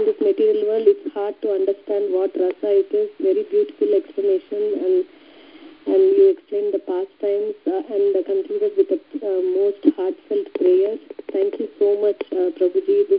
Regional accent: Charlotte, North Carolina, United States; I'm from Charlotte.

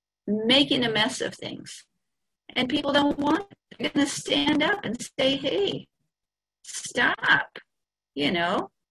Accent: Hawaii, United States; now in New Vrindavan, United States; Fortunately, I wasn't here at that time because I am from Hawaii and I probably wouldn't have done too well here. I mean, we were poor in Hawaii, but we had a house.

